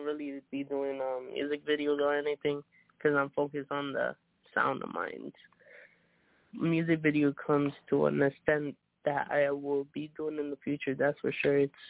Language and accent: English; Florida, United States; I'm from Florida.